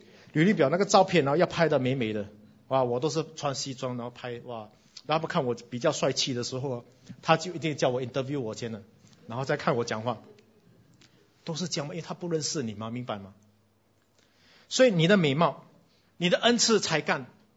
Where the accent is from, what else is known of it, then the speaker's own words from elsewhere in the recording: Singapore; 我们新加坡人典型的，我们都为未来准备的。